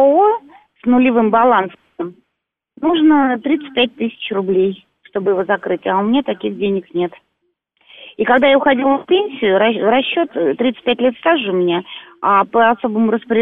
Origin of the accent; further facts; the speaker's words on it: Moscow, Russia; Поэтому я москвичка с 35-летним стажем, самая нищая.